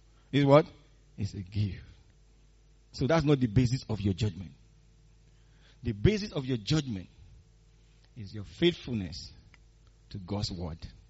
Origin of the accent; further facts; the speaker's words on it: Nigeria; When I was growing up in Nigeria, there's something called adulterated fuel.